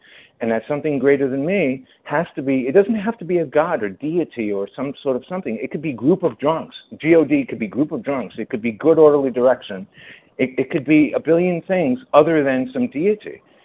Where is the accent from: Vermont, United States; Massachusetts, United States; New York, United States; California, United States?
New York, United States; I was, after 9/11 hit, and I'm a New Yorker, and I'll tell this really brief